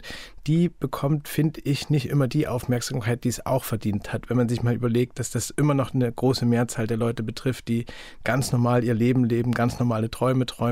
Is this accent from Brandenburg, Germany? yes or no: no; Saxony, Germany; Ich komme ja aus Sachsen